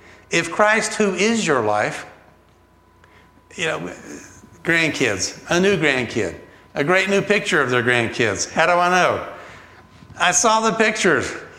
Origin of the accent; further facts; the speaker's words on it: Atlanta, Georgia, United States; I grew up in Atlanta. I like grits with eggs and cheese on them.